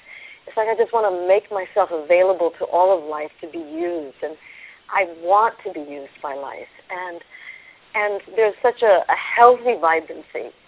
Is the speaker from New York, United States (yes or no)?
yes; New York, United States; accent: New York; moved away as an adult; now in Malibu, United States; I was 39 years old, and I'm a New Yorker, which many of you can hear from my accent. And I'd moved from there to Malibu, California, which is where we're speaking to you from.